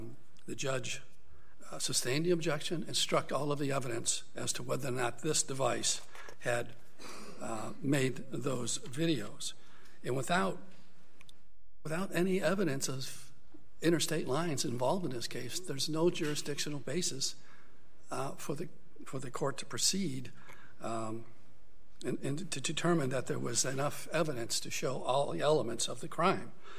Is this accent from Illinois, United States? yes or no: no; Fresno, California, United States; I'm an attorney from Fresno, California.